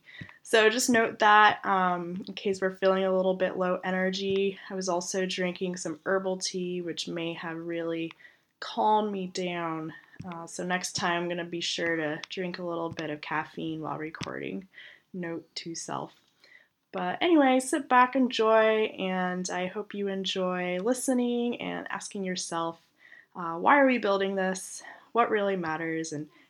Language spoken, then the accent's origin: English; Denver, Colorado, United States; I grew up in Denver, which is near Boulder, which is home of Celestial Seasonings